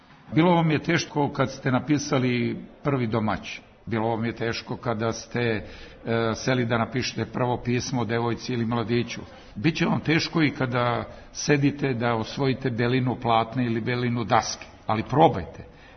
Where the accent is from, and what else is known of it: Despotovac, Šumadija and Western Serbia, Serbia; born or raised there